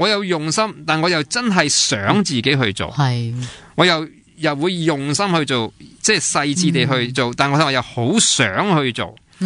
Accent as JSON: {"language": "Chinese", "country": "Hong Kong", "said": "同埋更加紧要的就是我们香港人太急功近利"}